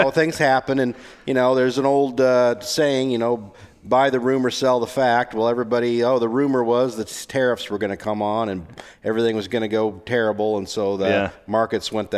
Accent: Collins, Iowa, United States; I'm from Southeast Story County, town of Collins. So I'm in the same great county as Ames, where the Cyclones are.

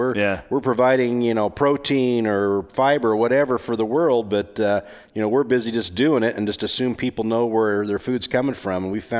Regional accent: Collins, Iowa, United States; I'm from Southeast Story County, town of Collins. So I'm in the same great county as Ames, where the Cyclones are.

